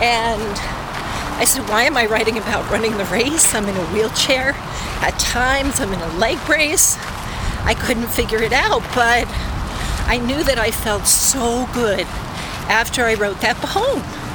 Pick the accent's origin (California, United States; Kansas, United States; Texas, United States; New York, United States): New York, United States; No, I grew up in New York.